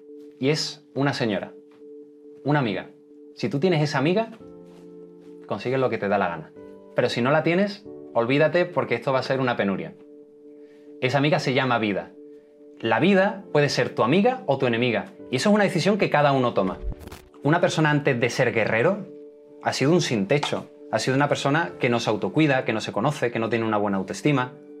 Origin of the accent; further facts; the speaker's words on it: Seville, Andalusia, Spain; De Sevilla, España.